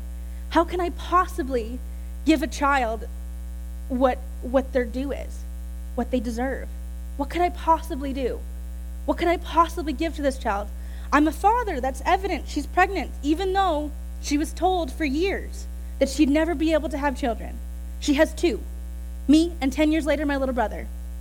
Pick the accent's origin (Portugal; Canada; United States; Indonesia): Canada; New Westminster, British Columbia; born there; So I was born on September 25th, 1997, at 7:30 in the morning in the New Westminster Hospital to my parents, Roger and Bonnie.